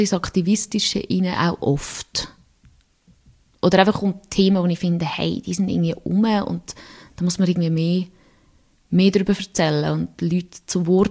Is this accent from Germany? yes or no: no; Nidwalden, Switzerland; now in Lucerne, Switzerland; Ich komme von Nidwalden, also ich bin in Nidwalden aufgewachsen, habe mich aber nie so fest identifiziert und bin jetzt zu Luzern nach einem kurzen Studienzwischenhalt in Bern.